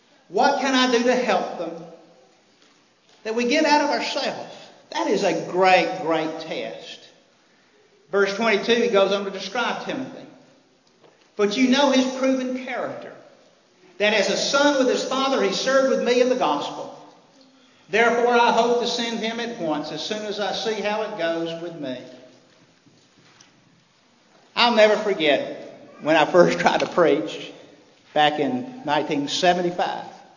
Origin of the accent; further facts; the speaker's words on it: Birmingham, Alabama, United States; here I am going back in the neighborhood that I grew up west in Birmingham, that had been the congregation with so much racial strife.